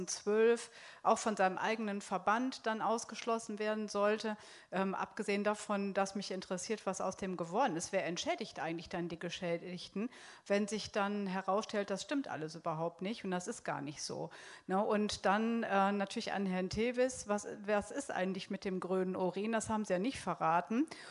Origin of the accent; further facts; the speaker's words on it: Ratingen, North Rhine-Westphalia, Germany; Ich bin aus Ratingen und ich habe folgende Frage